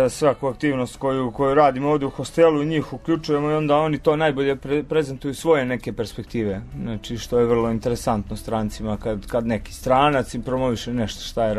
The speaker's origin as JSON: {"language": "Serbian", "town": "Užice", "region": "Zlatibor District", "country": "Serbia", "tie": "born or raised there", "said": "Ja sam rođen u Užicu, odrastao sam u Užicu"}